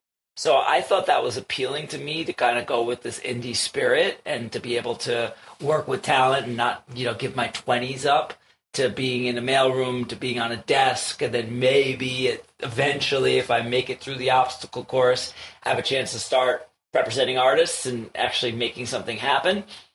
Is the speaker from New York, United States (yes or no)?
yes; New York, United States; and I was growing up in New York loving the mixtape scene and like making mixtapes and playlists.